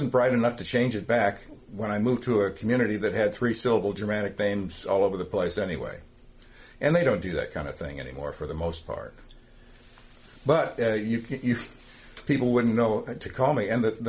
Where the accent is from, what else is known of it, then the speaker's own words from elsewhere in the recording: St. Louis, Missouri, United States; I grew up in the St. Louis area, and I'm from that generation that grew up on TV.